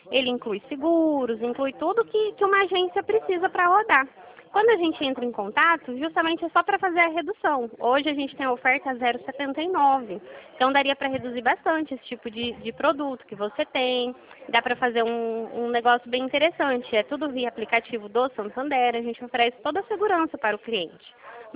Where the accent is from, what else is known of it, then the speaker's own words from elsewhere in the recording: Dracena, São Paulo, Brazil; sou do estado de São Paulo. A minha cidade chama Dracena.